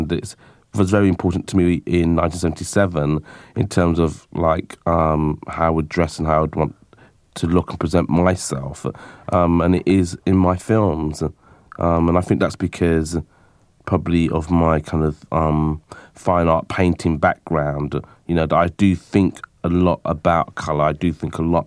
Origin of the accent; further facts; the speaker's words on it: London, United Kingdom; where I grew up in East London, which is a traditionally kind of working class area and a traditionally an immigrant area, it was quite a tough area too.